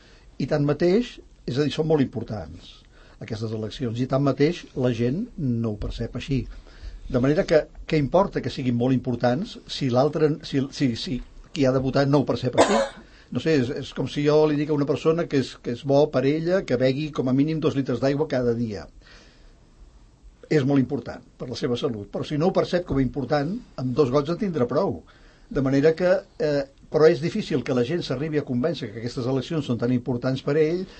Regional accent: Catalonia, Spain; A nosaltres, com a catalans

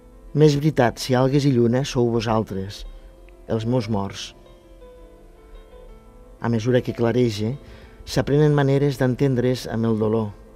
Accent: Almenar, Catalonia, Spain; Jo vinc d'Almenar, que és un poble del Segrià, que és a tocar ja la Noguera

